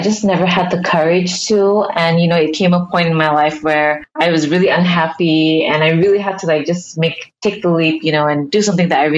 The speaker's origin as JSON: {"language": "English", "region": "Borneo", "country": "Malaysia", "tie": "born or raised there", "also_born_or_lived": "Sunderland, United Kingdom", "said": "Well, I was actually born in Sunderland in the UK and, yeah, raised in Borneo."}